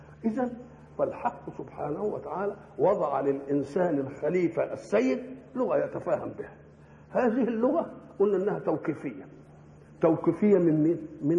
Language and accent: Arabic; Egypt; accent: Egyptian; احنا لما نروح بلاد إن كلمناهم بلهجتنا المصرية ما يفهموش ولا كلمة